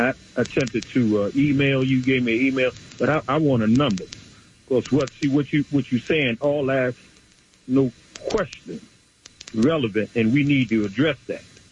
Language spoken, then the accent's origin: English; Jamaica; Okay, I'm a first-time caller. Okay. I'm a Jamaican guy.